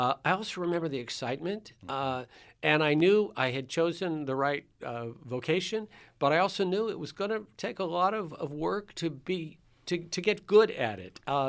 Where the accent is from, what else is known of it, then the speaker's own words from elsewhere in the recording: Cleveland, Ohio, United States; I grew up in the Cleveland, Ohio area, and I delivered the Cleveland Press, which is no longer in existence.